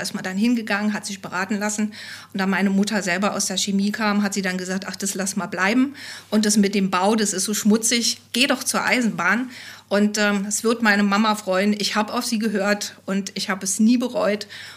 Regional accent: East Germany, Germany; Ich komme aus der DDR

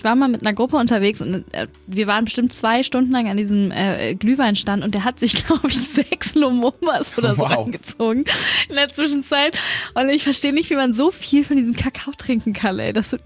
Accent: Hamburg, Germany; diesem traditionellen bei uns in Hamburg

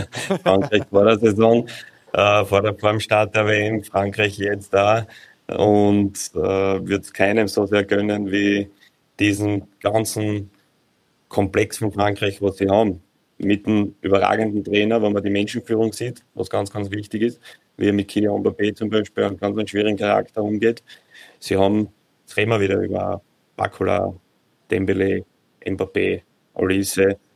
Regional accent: Austria

